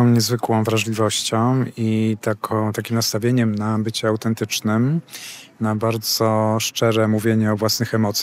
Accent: Ostrowiec Świętokrzyski, Świętokrzyskie Voivodeship, Poland; Ja też pochodzę z małego miasta, z Podostrowca Świętokrzyskiego, który też jest tutaj niedaleko i też z robotniczej rodziny.

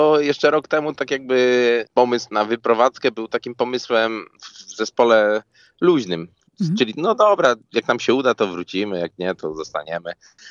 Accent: Suwałki, Podlaskie Voivodeship, Poland; ja pochodzę z Suwałk, ale trzymaliśmy się po prostu w jednej paczce znajomych

